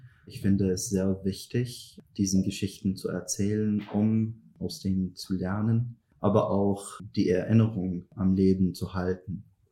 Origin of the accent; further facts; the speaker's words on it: Syria; German is a second language; now in Germany; das erste Mal wurde ich als Syrer in Syrien gezwungen, depolitisiert zu werden